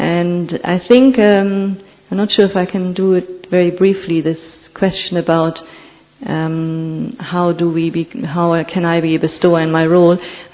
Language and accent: English; Germany; now in Oxford, United Kingdom; I'm originally from Germany, so I took Jan in Germany 37 years ago, and I've been living in England for many, many years.